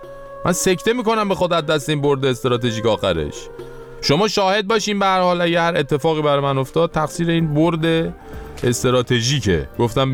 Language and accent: Persian; Iran; یادت میاد ای بابا ما ایرانی هستیم، تو کشور خودمون